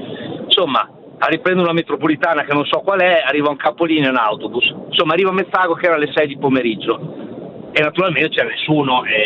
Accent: Emilia-Romagna, Italy; io non sono di Bologna ma sono della provincia, montagna.

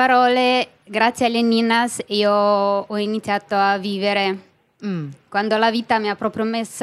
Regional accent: Moldova; Italian is a second language; now in Italy; Io vengo dalla Repubblica di Moldavia.

